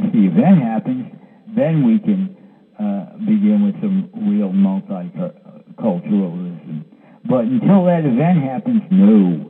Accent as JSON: {"language": "English", "town": "New York City", "region": "New York", "country": "United States", "said": "Hey, I'm from New York City. Manhattan is probably one of the most mixing places on earth where multiculturalism exists in a practical way."}